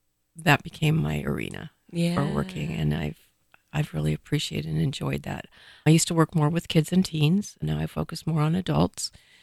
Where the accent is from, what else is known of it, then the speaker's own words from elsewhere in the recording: Seattle, Washington, United States; Well, I grew up in North Seattle. I grew up going up to Port Townsend to stay with my grandparents.